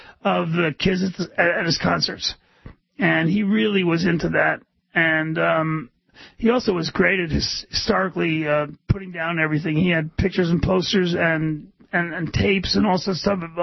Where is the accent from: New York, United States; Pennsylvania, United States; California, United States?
New York, United States; New York City; I went to the Fillmore East as a kid because I grew up in New York City